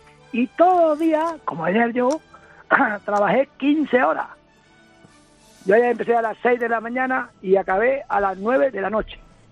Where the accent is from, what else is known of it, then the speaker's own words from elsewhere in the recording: Córdoba, Andalusia, Spain; Soy de Córdoba